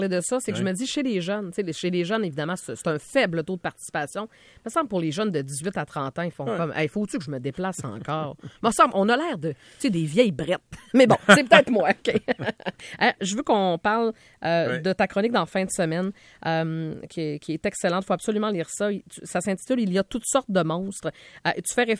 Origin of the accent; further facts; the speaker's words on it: Quebec, Canada; En fait, elle a été directrice de la protection de la jeunesse au Saguenay-Lac-Saint-Jean. C'est ma région d'origine